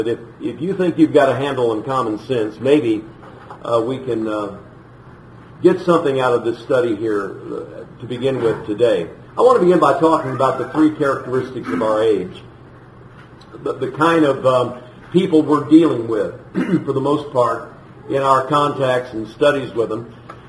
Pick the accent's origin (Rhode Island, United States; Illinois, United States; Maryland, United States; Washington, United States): Illinois, United States; also born or lived in Champaign; I was born and raised in East Central Illinois, born in Champaign, raised on a farm about 100 miles south of Chicago.